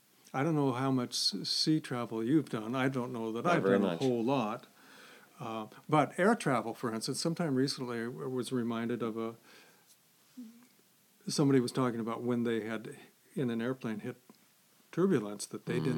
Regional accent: California, United States; And I grew up in California on the Central Coast.

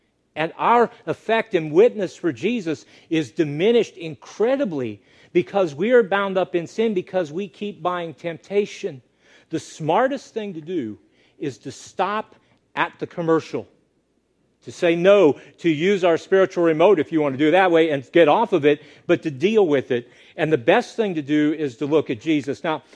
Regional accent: Texas, United States; just warning, y'all's going to come out of my mouth. I'm from Texas.

